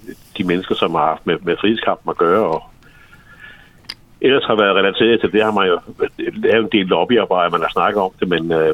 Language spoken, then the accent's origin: Danish; Roskilde, Zealand, Denmark; Altså, jeg er jo gammel Roskilde. Jeg er født på havnen i Roskilde